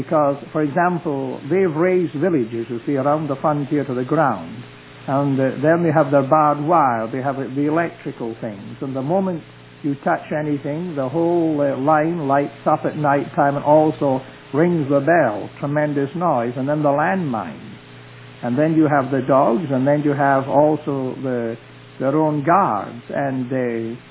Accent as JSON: {"language": "English", "town": "Glasgow", "region": "Scotland", "country": "United Kingdom", "said": "I'm from the city of Glasgow."}